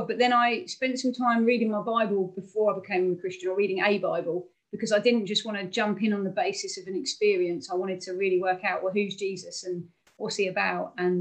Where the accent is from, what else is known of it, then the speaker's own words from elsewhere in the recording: Hastings, South East England, United Kingdom; from Hastings on the southeast coast, and I grew up here in relative poverty in a working class family, became a Christian when I was 15